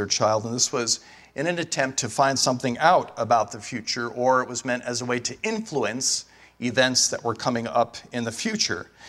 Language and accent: English; New Jersey, United States; Many of you know I grew up in New Jersey, ninth grade.